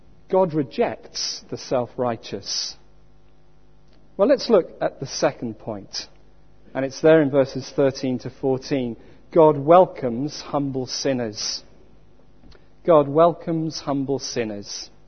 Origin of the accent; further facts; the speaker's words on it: Wales, United Kingdom; You may have guessed by now that I was brought up in South Wales.